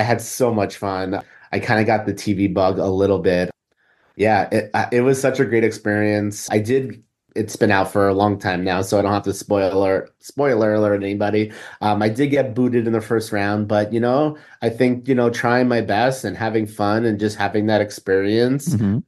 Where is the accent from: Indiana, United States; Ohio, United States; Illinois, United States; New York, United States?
New York, United States; I'm originally from Long Island, so not a lot of type of culture in Long Island.